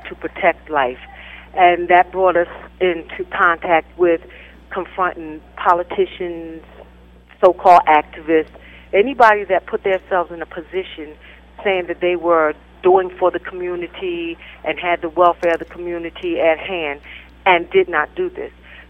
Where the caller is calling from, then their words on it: Cambridge Springs, Pennsylvania, United States; I'm calling from Cambridge Springs, Pennsylvania.